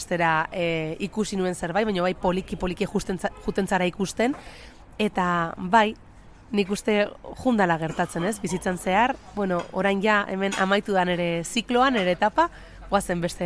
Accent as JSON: {"language": "Basque", "town": "Vitoria-Gasteiz", "region": "Basque Country", "country": "Spain", "tie": "born or raised there", "also_born_or_lived": "Navarre", "said": "ni Gasteizarra naiz, Gasteizen jaio nintzen. Egia da, beti esaten dut, akatela odol nasketa moduko bat, ze Nafarroan eman ditut nire bizitzako urte asko, ama ere eta aman ardetik danak Nafarra dia"}